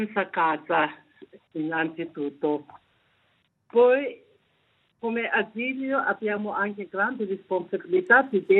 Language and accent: Italian; Dharamsala, Himachal Pradesh, India; Sono nata in India, a Dharamsala proprio, sono nata e cresciuta a Dharamsala.